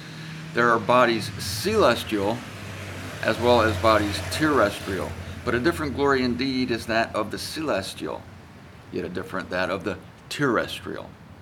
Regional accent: Ohio, United States; now in Florida, United States; I'm here in the sunshine state so that I can see more of this glorious orb. I'm from Ohio

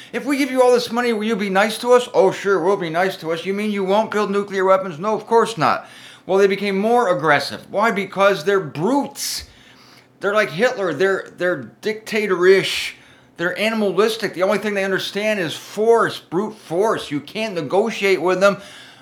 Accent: United States; I'm in the United States, speaking as an American.

